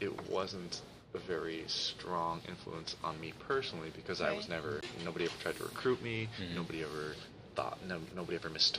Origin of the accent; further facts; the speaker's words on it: Santa Ana, California, United States; Growing up in Santa Ana, I was kind of pressured to learn Spanish.